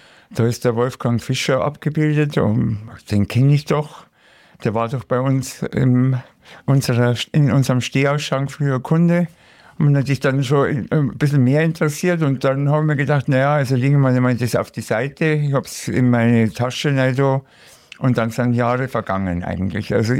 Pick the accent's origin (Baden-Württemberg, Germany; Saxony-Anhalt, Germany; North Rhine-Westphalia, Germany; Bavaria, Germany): Bavaria, Germany; Munich; now in Regensburg, Germany; leben wir eigentlich immer wieder hier. Also ich vor allen Dingen in Abständen, weil ich ja in Regensburg wohne. Aber deshalb nicht immer hier, aber das ist meine Heimat.